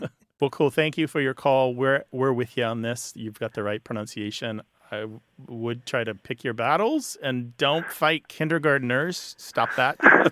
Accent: Missouri, United States; I grew up in Missouri, and there's a town that's spelled the same, but it is pronounced Nevada.

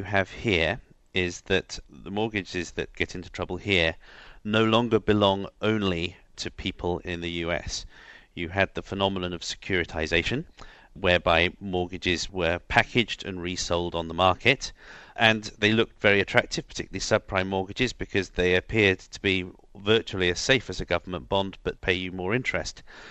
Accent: United Kingdom; my home country of Britain

